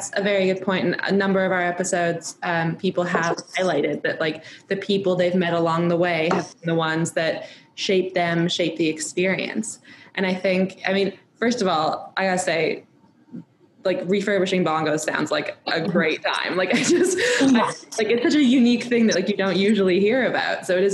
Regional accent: Canada; I'm from Canada and road trips weren't a part of my childhood.

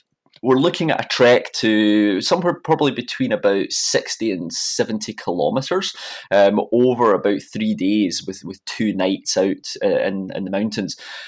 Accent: Scotland, United Kingdom; but I would say that being a Scot.

